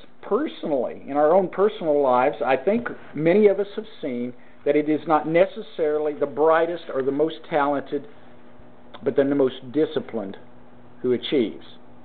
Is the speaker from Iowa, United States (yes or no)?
no; Indiana, United States; Larry Bird just happens to be from my home state of Indiana and played ball in my hometown in university.